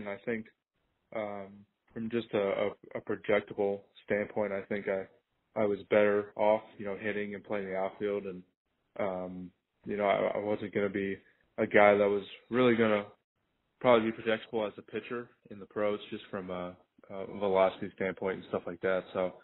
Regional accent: Orlando, Florida, United States; Growing up in Orlando, there wasn't a team in that area.

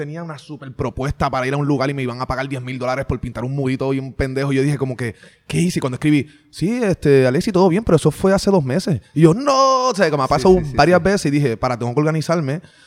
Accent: Puerto Rico; todo el mundo sabe que yo soy de Puerto Rico

